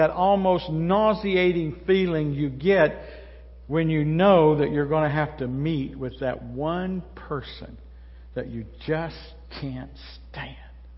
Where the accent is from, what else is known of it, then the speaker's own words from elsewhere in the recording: Kentucky, United States; Listen, I was born and raised in Central Kentucky.